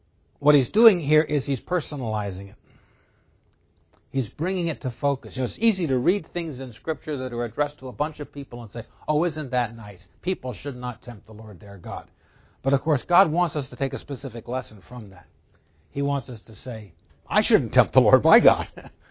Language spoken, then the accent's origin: English; New Jersey, United States; I grew up in New Jersey, and in New Jersey, if I want to speak to one person, I say you